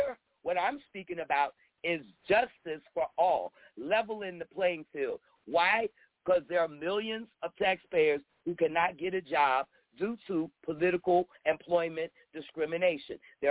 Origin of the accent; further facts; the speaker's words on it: Philadelphia, Pennsylvania, United States; now in Florida, United States; For instance, in Florida where I'm at, and by the way, I'm from Philadelphia, free Philly, that be me, hashtag 215 represent.